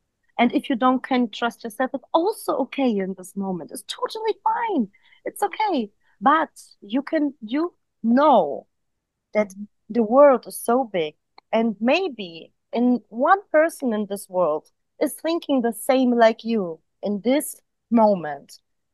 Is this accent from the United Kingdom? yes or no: no; Kyrgyzstan; English is a second language; She lives in Kyrgyzstan in my home country